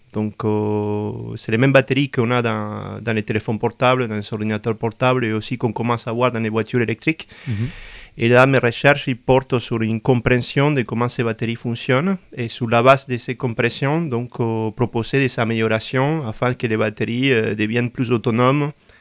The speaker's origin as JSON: {"language": "French", "country": "Argentina", "said": "ce qu'on appelle chez moi en Argentine, je suis d'origine argentine"}